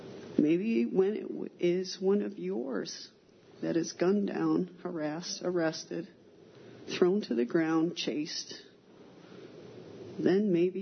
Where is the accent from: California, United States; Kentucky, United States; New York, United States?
New York, United States; Dryden; I hail from Dryden.